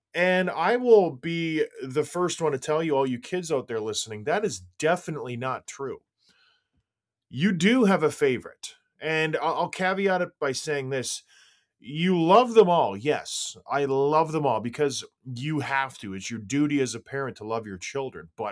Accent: St. Catharines, Ontario, Canada; I was a Bruins fan growing up, but we grew up in St. Catharines, Ontario.

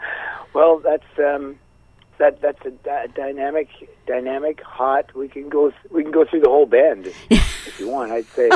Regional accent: Canada; also born or lived in Scotland; I was born in Scotland. I grew up in Canada. I still live there.

